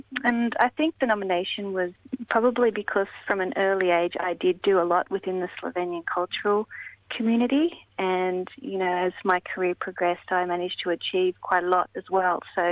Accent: Australia; I'm not sure if it's because it's a slower pace of life or in Australia, we all just seem to be too busy.

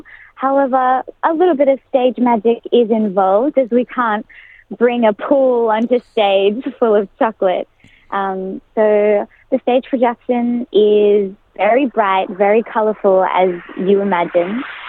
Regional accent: Brisbane, Queensland, Australia; and Brisbane, Queensland, is my home state.

